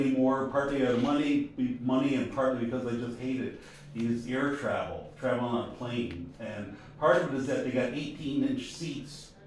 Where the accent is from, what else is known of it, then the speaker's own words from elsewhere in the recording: Cornbrook, Newfoundland and Labrador, Canada; born there; also born or lived in Ontario; now in St. John's, Canada; I'm a born Newfoundlander. I was born in Cornbrook late into the last century, so let's say that. And lived mostly in Ontario, but just moved back to St. John's a couple of years ago.